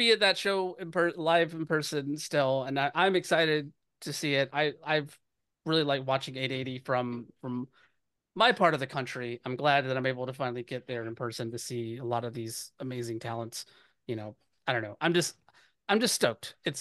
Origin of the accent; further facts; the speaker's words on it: the South, United States; I'm from the South and I live on the West Coast.